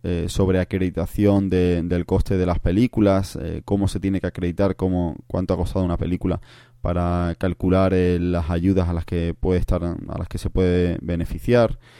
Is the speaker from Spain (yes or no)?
yes; Cádiz, Andalusia, Spain; yo soy de Cádiz